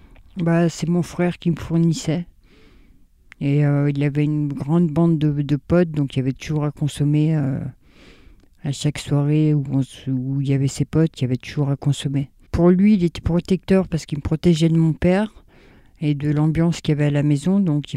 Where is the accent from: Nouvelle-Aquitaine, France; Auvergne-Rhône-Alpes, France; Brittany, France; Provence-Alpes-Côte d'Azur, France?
Auvergne-Rhône-Alpes, France; Bourg-en-Bresse; j'ai 52 ans. Je viens de Bourg-en-Bresse et je suis célibataire